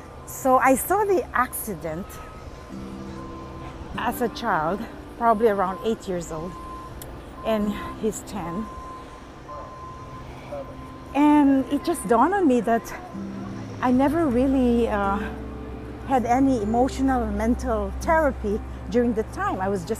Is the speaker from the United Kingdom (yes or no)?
no; Philippines; So growing up in the Philippines, the two of us with my other brother Michael, so 2 years apart with the three of us, I was like their secretary.